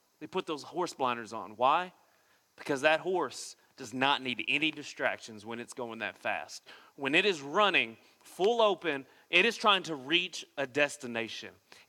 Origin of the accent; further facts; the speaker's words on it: Tennessee, United States; I'm from Tennessee. I don't dress like I'm country, but in my heart, I really am country.